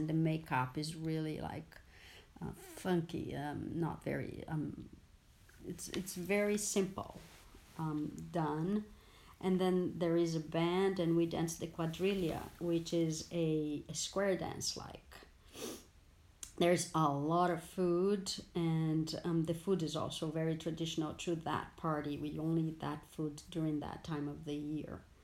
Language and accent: English; Minas Gerais, Brazil; moved away as an adult; now in San Francisco, United States; It's called Minas Gerais. It's a state that borders São Paulo to the north.